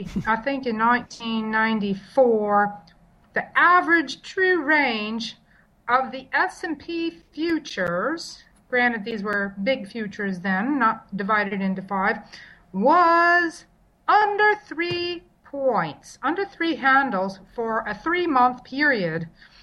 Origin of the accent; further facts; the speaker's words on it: California, United States; accent: Southern California; My accent is actually Southern California.